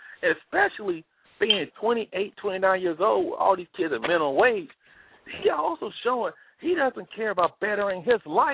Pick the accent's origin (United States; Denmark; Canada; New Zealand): United States; Alabama; especially because I'm from Alabama myself